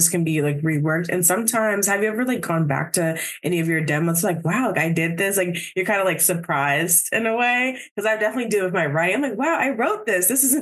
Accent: New Jersey, United States; also born or lived in Rhode Island; I'm from Jersey. I live in Jersey now, but I lived in Rhode Island for about like 5-ish years

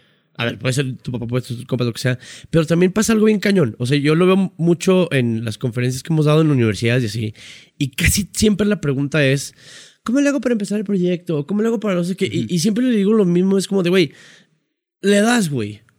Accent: Chihuahua, Mexico; Soy un güey de Chihuahua

